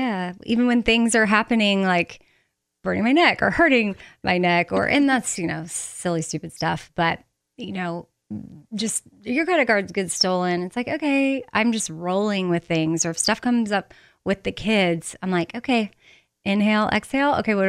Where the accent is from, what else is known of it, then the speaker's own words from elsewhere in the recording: Texas, United States; So growing up in Texas, maybe that's why I was exposed to them.